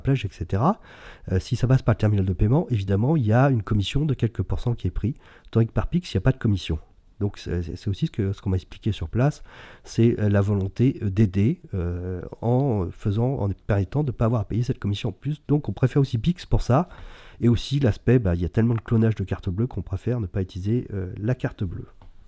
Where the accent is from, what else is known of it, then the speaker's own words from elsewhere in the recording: France; Ça ne gêne personne là-bas au Brésil, mais quand on est un Français, enfin moi, j'ai eu beaucoup de mal à comprendre ça.